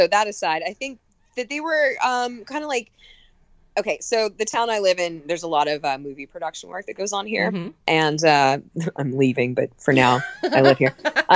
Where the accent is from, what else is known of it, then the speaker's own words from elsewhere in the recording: the South, United States; I grew up in the Bible Belt of the South